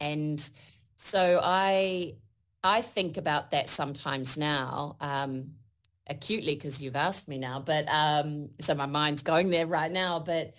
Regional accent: Auckland, New Zealand; moved away; I come from New Zealand originally, and I sound like a cliche, but I had sheep growing up.

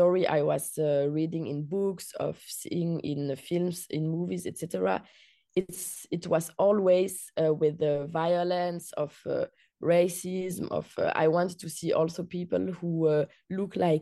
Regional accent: Belgium; I am born and raised in Belgium with a Tunisian father and a Danish mother.

